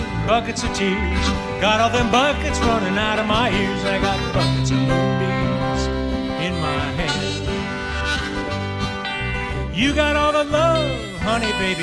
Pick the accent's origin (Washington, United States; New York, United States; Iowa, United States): Iowa, United States; I'm from Iowa.